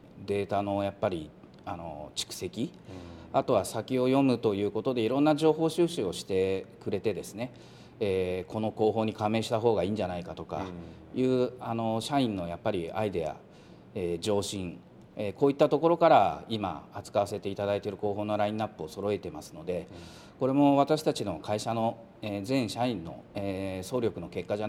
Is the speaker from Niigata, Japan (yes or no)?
yes; Nagaoka, Niigata, Japan; 地元が長岡の、宮内ということで、